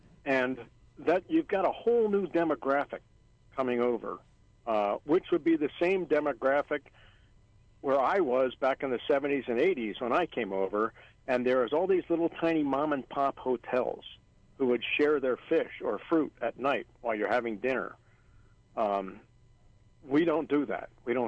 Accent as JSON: {"language": "English", "region": "Alaska", "country": "United States", "said": "We're from Alaska originally."}